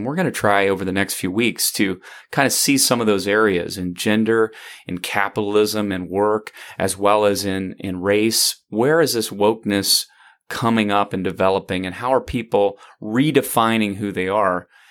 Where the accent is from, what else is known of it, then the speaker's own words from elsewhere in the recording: the South, United States; I grew up in the South, and there are plenty of moments and even settings where I, as a teenager or younger, remember explicit racism